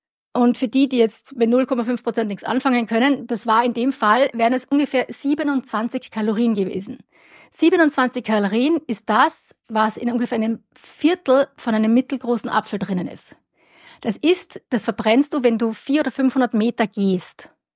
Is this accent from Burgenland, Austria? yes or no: no; Kitzbühel, Tyrol, Austria; ich bin ja aus Tirol. Also aus Kitzbühel und da gibt es ein berühmtes Skirennen.